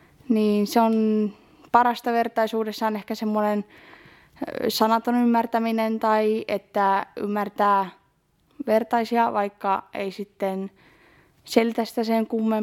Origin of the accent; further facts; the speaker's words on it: Ostrobothnia, Finland; now in Muurame, Finland; Mä tuun Muuramesta, kotoisin kumminkin Pohjanmaalta.